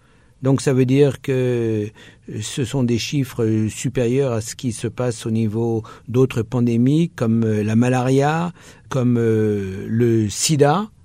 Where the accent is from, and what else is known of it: France